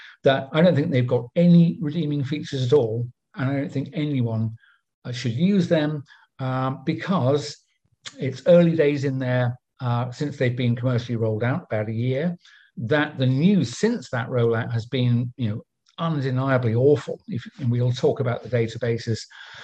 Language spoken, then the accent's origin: English; United Kingdom; because I'm a Brit